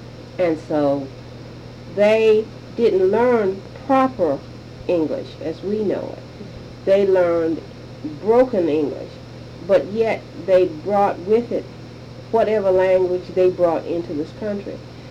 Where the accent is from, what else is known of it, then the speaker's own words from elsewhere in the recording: Georgia, United States; I'm not a native of that particular area, even though I was born and reared in McIntosh County. I don't have the dialect